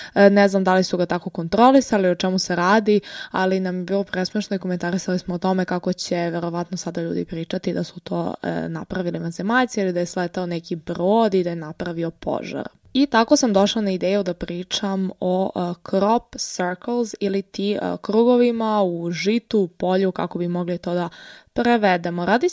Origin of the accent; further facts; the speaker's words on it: Sokobanja, Zaječar District, Serbia; s obzirom da sam u Sokobanji, odakle sam ja inače.